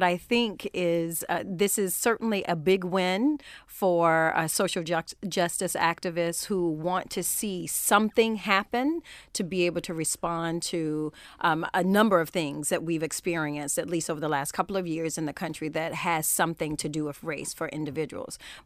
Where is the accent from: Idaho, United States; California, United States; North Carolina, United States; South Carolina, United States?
North Carolina, United States; in North Carolina and was surrounded by that image, mm-hmm, often.